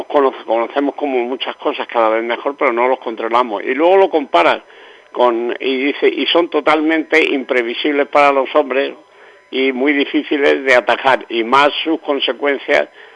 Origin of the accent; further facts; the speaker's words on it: Almería, Andalusia, Spain; si creo en los milagros es porque soy de Almería